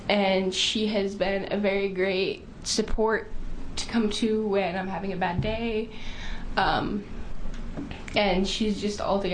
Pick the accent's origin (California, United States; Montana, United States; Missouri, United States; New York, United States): Missouri, United States; St. Louis; now in Oregon, United States; I grew up in St. Louis, and I moved here with my mother and father, and we were homeless for that summer